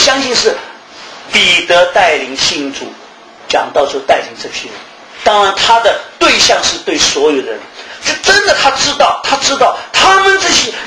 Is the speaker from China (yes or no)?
yes; Shanghai, China; 我们上海常常有这种叫，我们上海人一句话叫什么，叫西装必塞